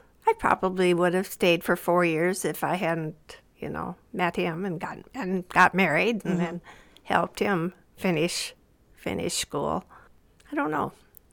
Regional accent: Minnesota, United States; Well, I was out of state because I was from Minnesota and going to college in South Dakota.

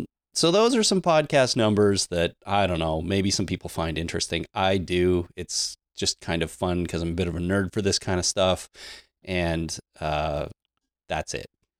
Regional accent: Canada; I mean, I know we're Canadian, but I wouldn't have thought that, you know, our home country accounts for that many downloads.

